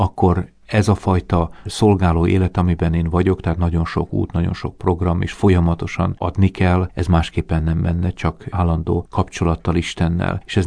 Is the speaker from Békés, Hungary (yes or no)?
yes; Békéscsaba, Békés, Hungary; Én Békés Csabán születtem, ott nőttem föl. Az egy ilyen szlovák karakterű kultúra.